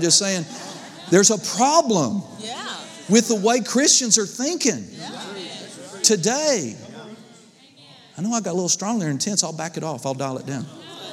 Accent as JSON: {"language": "English", "town": "Paducah", "region": "Kentucky", "country": "United States", "said": "And they said, wow, where are you from? I said, Paducah."}